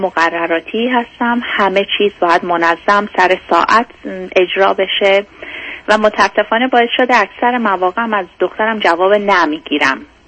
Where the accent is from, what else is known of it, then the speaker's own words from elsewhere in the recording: Iran; now in United States; یه 7 سالی هم هستش که از ایران مهاجرت کردیم به آمریکا.